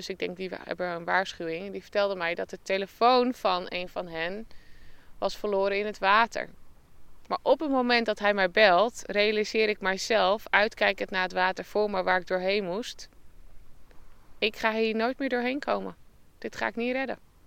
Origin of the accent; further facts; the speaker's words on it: Netherlands; now in New Zealand; En ook hoe het is om als Nederlander hier te wonen.